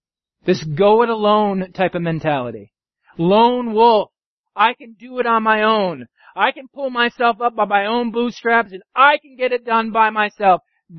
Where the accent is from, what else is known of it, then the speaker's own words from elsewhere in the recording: Scotland, United Kingdom; I'm Scottish, but I kind of like the Greeks when it comes to this.